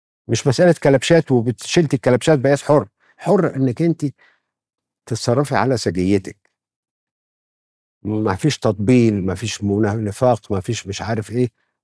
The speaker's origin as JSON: {"language": "Arabic", "town": "Sanhut", "region": "Sharqia Governorate", "country": "Egypt", "tie": "born or raised there", "said": "عامل مدارس في سنهوت في قريتي مجانيه"}